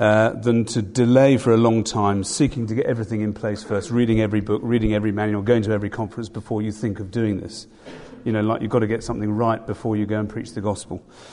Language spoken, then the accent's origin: English; Wimbledon, London, United Kingdom; I was brought up in Wimbledon originally, and although I was converted in Tooting